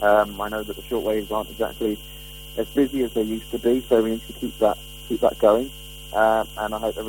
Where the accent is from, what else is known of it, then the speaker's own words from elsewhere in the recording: Leicester, East Midlands, United Kingdom; I'm from Leicester in England.